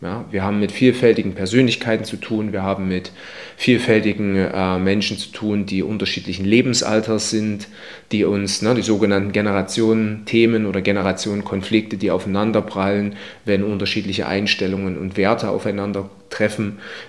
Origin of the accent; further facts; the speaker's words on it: Saxony, Germany; wir kommen aus dem Erzgebirge, unser Verein ist dort so ein Stück weit ja, groß geworden.